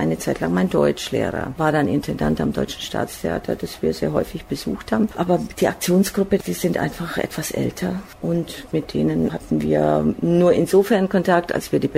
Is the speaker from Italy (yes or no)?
no; Bisești, Banat, Romania; Ich bin in Rumänien geboren, im Banat, genau genommen in dem kleinen Dörfchen Bisești.